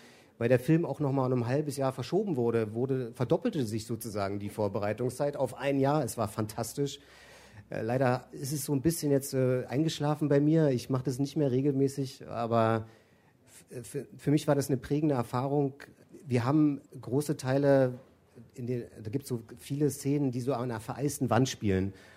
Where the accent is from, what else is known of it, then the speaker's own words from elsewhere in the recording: East Germany, Germany; ich bin ein Kind der DDR, das ist Teil meiner Prägung und meiner Identität.